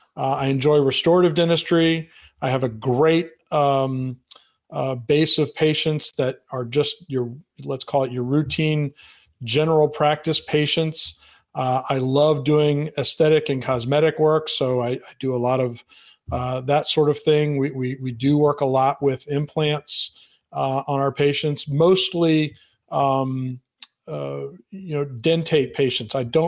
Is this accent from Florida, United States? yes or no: yes; Florida, United States; now in Atlanta, United States; I grew up in South Florida, and I went to the University of Florida for dental school.